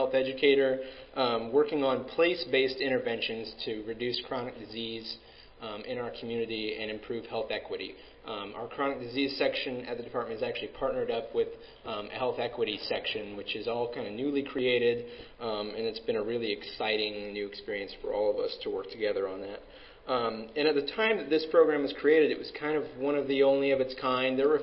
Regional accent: Columbus, Ohio, United States; I'm kind of the odd man out on this panel. I'm not from Chicago. I'm from Columbus, Ohio, so OH.

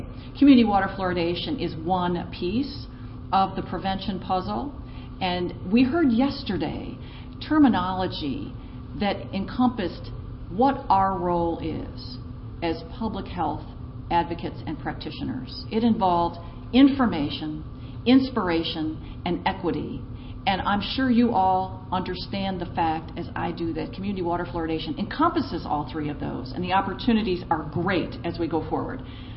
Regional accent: Michigan, United States; And I'm from Michigan originally, and we take community water fluoridation very seriously

